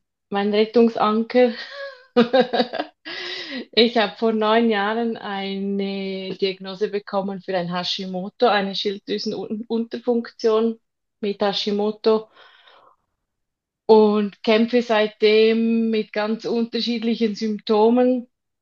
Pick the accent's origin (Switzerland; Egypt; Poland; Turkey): Switzerland; Ja, wie man schon hört, ich komme aus der Schweiz. Bin 40 Jahre alt.